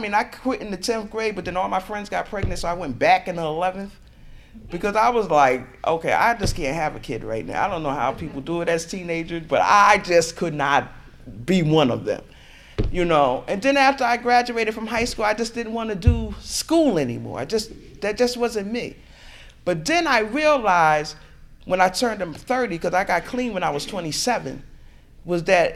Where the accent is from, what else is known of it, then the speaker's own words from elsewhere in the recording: Albany, New York, United States; because I'm from the Albany region, but it used to be the Albany area.